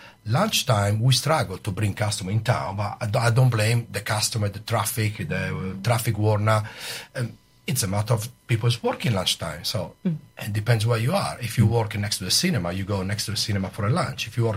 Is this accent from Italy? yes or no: yes; Sardinia, Italy; I come from Sardinia with the ink squid black pasta